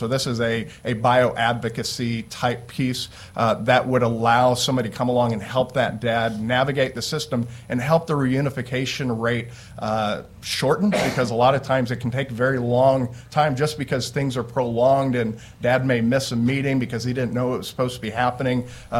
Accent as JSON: {"language": "English", "town": "Christian County", "country": "United States", "said": "I'm from Christian County, and I work with an organization called Man Up and Go."}